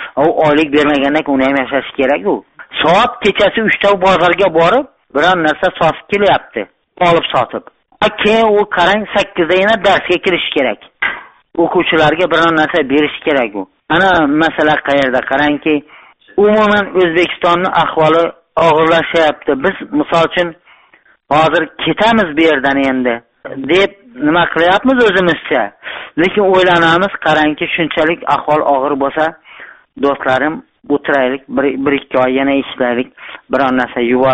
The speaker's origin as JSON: {"language": "Uzbek", "region": "Xorazm Region", "country": "Uzbekistan", "lives_now": "Bogdanovich, Russia"}